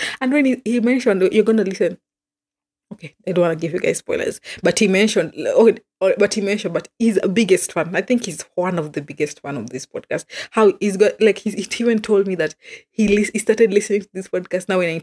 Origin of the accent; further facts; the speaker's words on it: Kenya; Being a Kenyan is what it is.